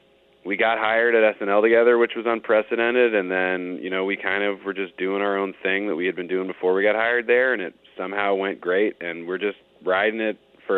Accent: Berkeley, California, United States; Well, we grew up in the Bay Area in Berkeley.

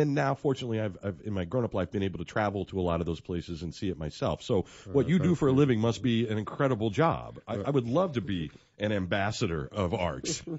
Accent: Midwest, United States; That was one of the quaint things about growing up in the Midwest, is you had a spring and you had a fall.

